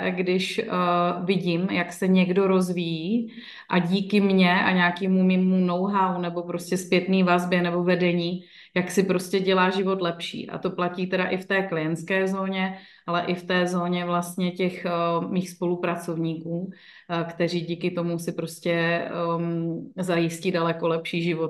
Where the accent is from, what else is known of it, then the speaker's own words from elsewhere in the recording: Jevíčko, Pardubice Region, Czechia; protože pocházím z Jevíčka, to je kousek od vás, že jo?